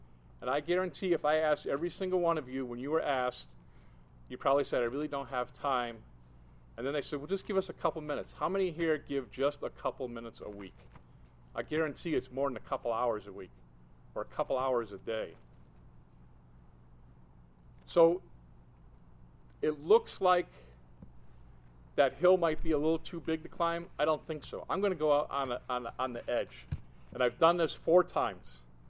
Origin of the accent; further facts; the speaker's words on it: Connecticut, United States; And depending on where you are in the country, I'm from Connecticut. I was a state deputy in Connecticut for 3 years.